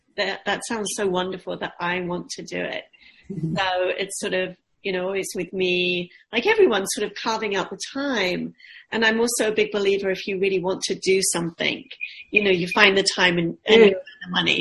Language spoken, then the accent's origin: English; England, United Kingdom; because I grew up in England.